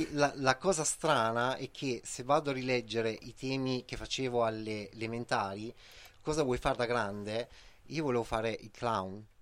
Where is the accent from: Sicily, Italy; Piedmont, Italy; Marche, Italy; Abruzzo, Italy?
Marche, Italy; now in Gallo, Italy; Sono di vicino Urbino, abito a 20 chilometri da Pesaro.